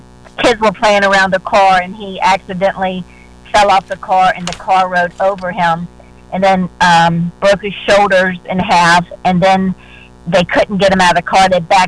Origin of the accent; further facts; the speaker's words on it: Virginia, United States; Well, I'm from Virginia, and … as you said.